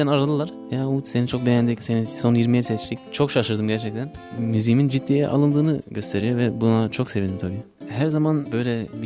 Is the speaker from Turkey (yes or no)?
no; Bielefeld, North Rhine-Westphalia, Germany; 21 yaşındayım. Bielefeld'te doğdum, büyüdüm. Orada yaşıyorum.